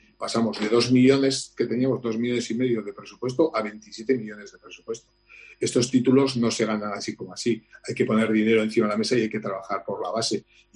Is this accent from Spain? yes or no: yes; Tafalla, Navarre, Spain; fiestas de mi pueblo, de Tafalla